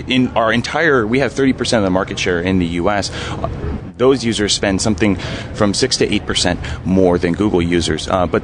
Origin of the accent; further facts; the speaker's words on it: Seattle, Washington, United States; I'm from Seattle. Microsoft's a hometown.